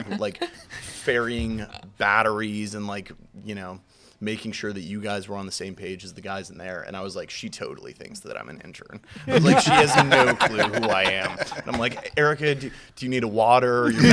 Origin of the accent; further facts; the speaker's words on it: San Jose, California, United States; So I'm from San Jose, California, which is like an hour south of San Francisco, Oakland.